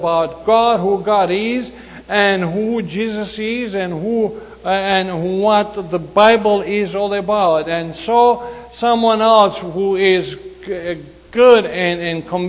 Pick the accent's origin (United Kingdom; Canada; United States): Canada; And I said, Madam, hello, I'm from Canada.